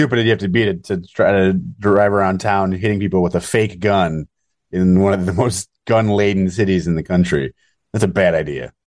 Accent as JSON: {"language": "English", "town": "Chicago", "region": "Illinois", "country": "United States", "said": "I'm from Chicago."}